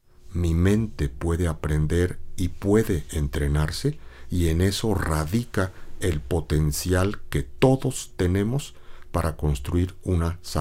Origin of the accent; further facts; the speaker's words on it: Mexico; nosotros como mexicanos nos han enseñado que somos el producto de una conquista